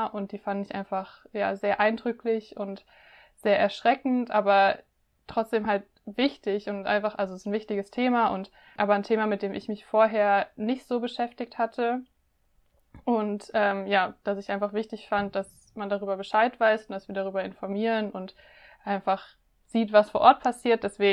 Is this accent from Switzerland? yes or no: no; Rhineland-Palatinate, Germany; so meine Heimat und den Pfälzerwald und so quasi hier mit in den Podcast nehmen zu können